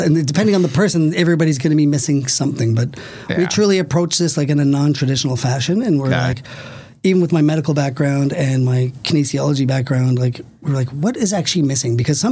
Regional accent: Toronto, Ontario, Canada; now in Milwaukee, United States; I mean, I grew up in Canada, in Toronto, in a large city.

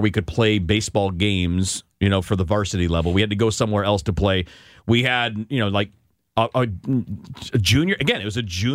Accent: Detroit, Michigan, United States; also born or lived in Chicago; I mean, I grew up in the Detroit area. Then I lived for 15, 16 years in Chicago also.

